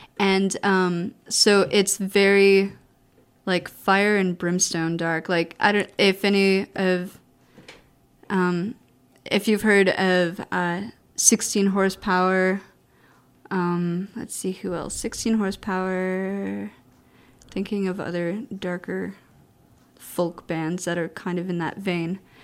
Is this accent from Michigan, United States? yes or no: yes; Michigan, United States; no, I'm from the North. I'm from Michigan. And I live in the middle of the country in a prairie land right now.